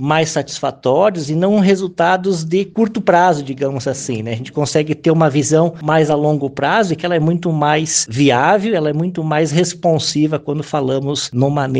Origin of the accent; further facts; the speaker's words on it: Rio Grande do Sul, Brazil; now in Campos Novos, Brazil; eu sou gaúcho de nascimento, da região de Santa Maria.